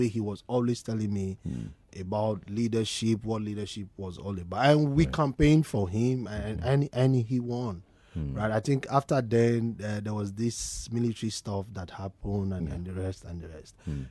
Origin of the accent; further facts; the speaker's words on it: Nigeria; I've lived all my life here in Nigeria.